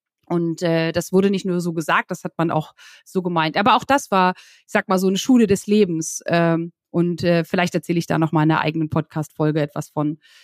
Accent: Lusatia, Germany; born there; moved away as an adult; ich wollte raus aus der Lausitz. Ich bin gebürtig aus der Lausitz und ich wollte irgendwie raus und ich wollte in die Welt

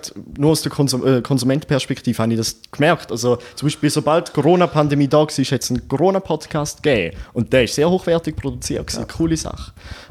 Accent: Eastern Switzerland, Switzerland; Sie hat Bandix Ost gewonnen, das ist so ein, bei uns in der Ostschweiz, weißt du?

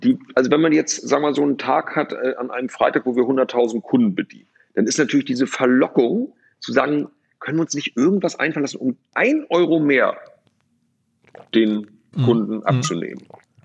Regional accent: Lübeck, Schleswig-Holstein, Germany; born there; ich bin in Lübeck geboren

